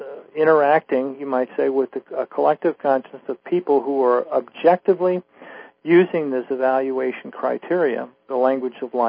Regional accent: Troy, Ohio, United States; I was involved with the developing public access cable TV in my hometown back in Troy, Ohio

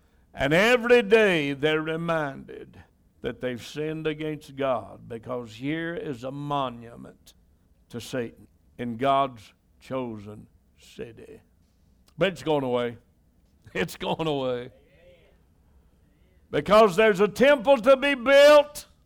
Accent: Tennessee, United States; born there; I was born in Tennessee, lived in Tennessee except for about 50 years of my life.

